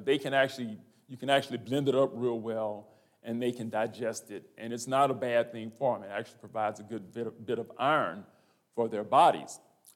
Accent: Lake Charles, Louisiana, United States; now in Baton Rouge, United States; I'm from Lake Charles, born and raised there. Actually, I'm a resident of Baton Rouge now. I've been here longer than I've been there.

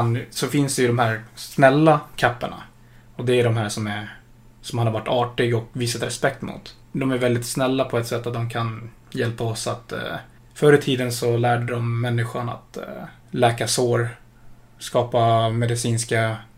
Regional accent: Philippines; Det är där jag är ifrån.

